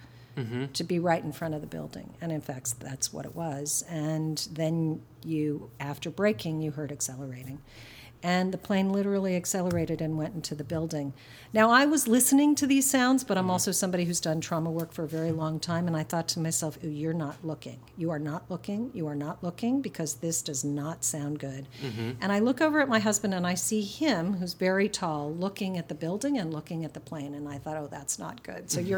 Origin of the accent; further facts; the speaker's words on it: California, United States; I grew up in California where there were earthquakes